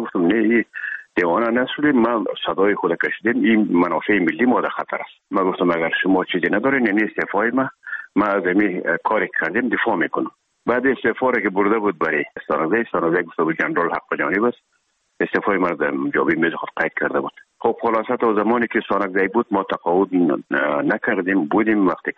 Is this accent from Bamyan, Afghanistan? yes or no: no; Herat, Afghanistan; now in Kabul, Afghanistan; مدتی که ما در کابل آمدیم، خودمان از هرات که آمدیم به اکادمی نظامی